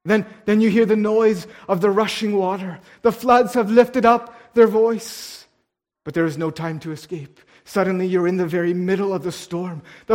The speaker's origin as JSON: {"language": "English", "region": "British Columbia", "country": "Canada", "tie": "born or raised there", "said": "I grew up in the Fraser Valley on the West Coast."}